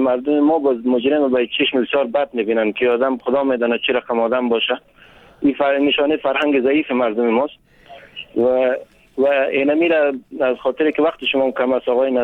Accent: Bamyan, Afghanistan; now in Kabul, Afghanistan; من از یک از بامیان هستم، خانه من در کابل هست.

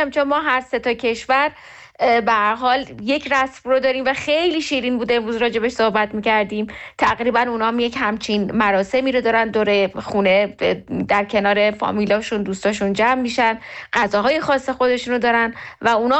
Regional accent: Isfahan, Iran; born there; من اصفهان به دنیا اومدم به خاطر اینکه حالا شغل پدرم اونجا بوده، ولی اصالتا کردم، ولی خب خودمونم در حالا جاهای مختلف دنیا زندگی کردیم.

